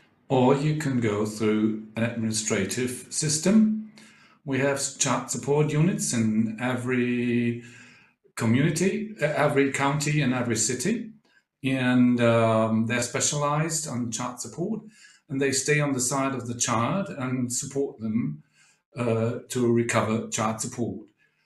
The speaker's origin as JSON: {"language": "English", "country": "Germany", "second_language": "English", "said": "And I'm from Germany, and I run a research institute for socio-legal studies."}